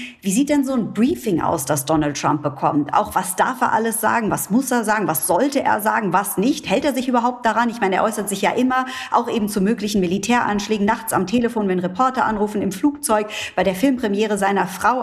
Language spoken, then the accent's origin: German; New York, United States; Ich komme ursprünglich aus New York